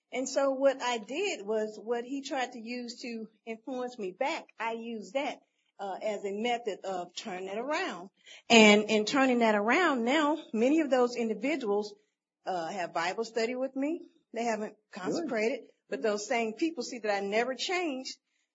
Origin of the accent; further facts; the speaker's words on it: Huntsville, United States; I'm from Huntsville.